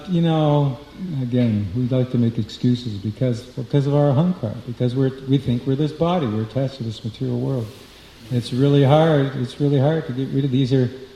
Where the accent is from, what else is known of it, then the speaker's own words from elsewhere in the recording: United States; yeah, I'm an American, this is part of, you know, it's really important who the president is.